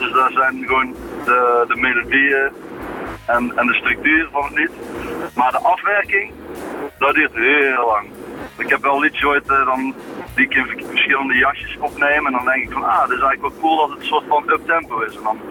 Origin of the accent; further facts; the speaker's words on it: North Brabant, Netherlands; de warmte die wij als Brabanders met elkaar hebben